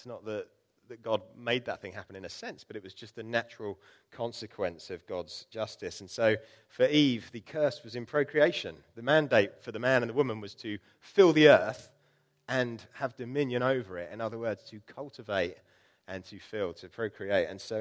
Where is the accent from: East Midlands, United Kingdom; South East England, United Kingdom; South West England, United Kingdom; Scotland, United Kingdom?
South East England, United Kingdom; Bognor Regis; now in Midhurst, United Kingdom; I grew up in Bognor and I now live in Midhurst